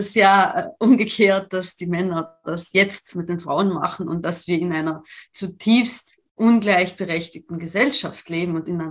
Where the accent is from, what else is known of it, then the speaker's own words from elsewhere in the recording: Italy; now in Germany; ich komme ja aus Italien